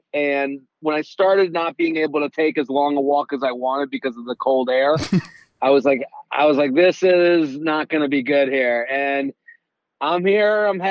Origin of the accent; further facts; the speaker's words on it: Boston, Massachusetts, United States; moved away as an adult; now in New York, United States; But I'm from Boston. I'm from outside of Boston.